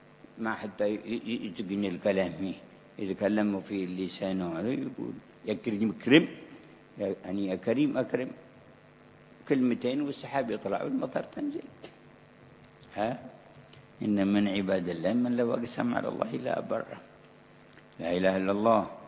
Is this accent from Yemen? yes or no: yes; Yemen; كان كثير من المواطن عندنا في اليمن وغير اليمن